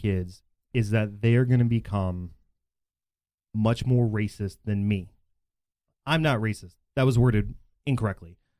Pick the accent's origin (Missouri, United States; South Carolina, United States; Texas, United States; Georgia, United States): Texas, United States; Bedford; no, so I grew up in Bedford, and I still live there.